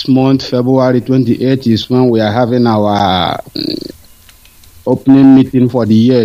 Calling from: Luxembourg; I'm calling from Luxembourg.

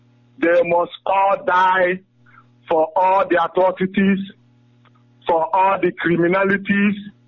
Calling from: Biafra, Nigeria; we are calling from Biafra land

